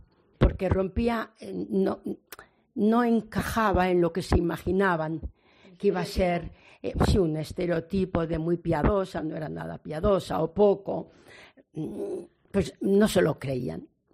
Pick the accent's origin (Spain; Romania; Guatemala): Spain; Navarre; also born or lived in Madrid; soy navarra. Por Zamora dos veces, por Madrid he estado igual 30 años, por Toledo también dos veces